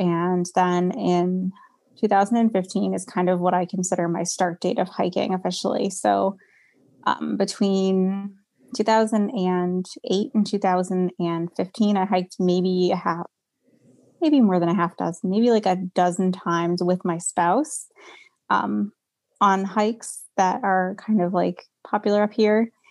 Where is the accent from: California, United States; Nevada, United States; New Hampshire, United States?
New Hampshire, United States; So, I grew up in New Hampshire. I've lived here my whole life.